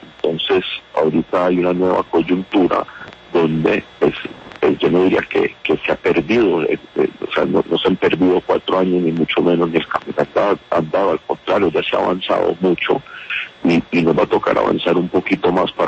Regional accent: Colombia; como colombiano

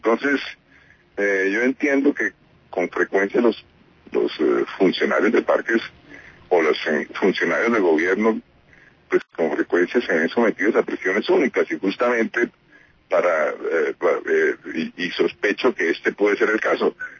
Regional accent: Colombia; Y yo reclamo como colombiano

